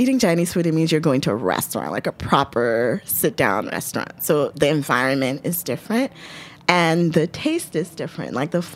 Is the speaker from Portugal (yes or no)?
no; Nigeria; when I was growing up in Nigeria, going out to eat was like for like, you know, very special occasions.